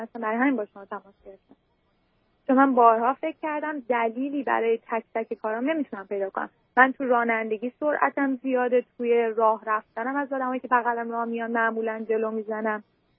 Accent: Iran; moved away; ولی به هر حال تو ایران بزرگ شدم.

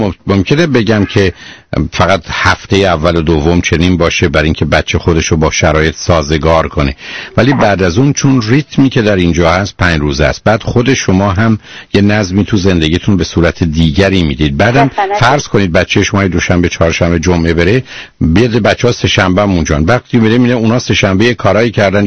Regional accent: Iran; بهتره ما که ایرانی هستیم در یه محیطی مثلا مثل امریکا هستیم

